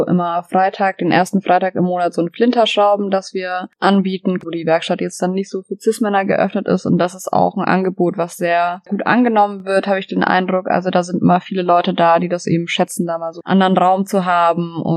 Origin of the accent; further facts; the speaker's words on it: Nuremberg, Bavaria, Germany; Also ich komme aus Nürnberg eigentlich